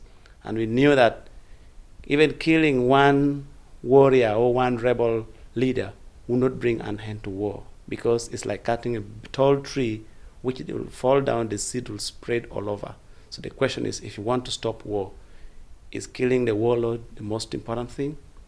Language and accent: English; Lira, Northern Region, Uganda; English is a second language; I was born in the northern part of Uganda in the district called Lira. And as a child, I was born in the community of conflict. I was born in war. I grew up in war.